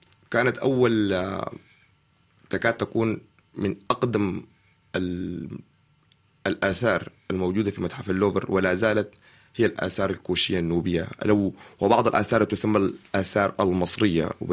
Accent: Sudan; اكتشفت انه انا كسوداني مميز خالص

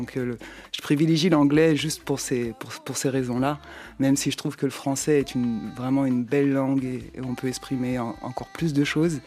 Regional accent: Cape Verde; first language Portuguese; French is a second language; now in France; j'ai ma première langue maternelle donc, qui est le portugais et le créole capverdien donc, qui était parlé dans ma famille. Et voilà, et vivant en France, je n'ai pas l'occasion de pouvoir la pratiquer.

